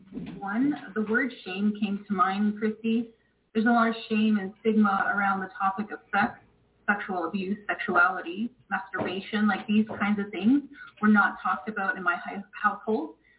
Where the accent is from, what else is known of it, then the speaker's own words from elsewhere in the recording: Canada; What were you taught in school? I grew up mostly in Canada.